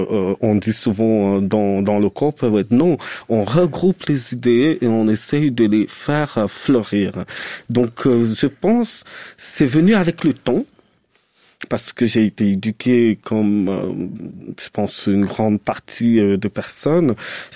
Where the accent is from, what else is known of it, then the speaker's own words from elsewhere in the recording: Cameroon; Moi, je suis né au Cameroun, donc j'ai grandi dans une famille à peu près, en fait, des parents culturellement éduqués, instruits et tout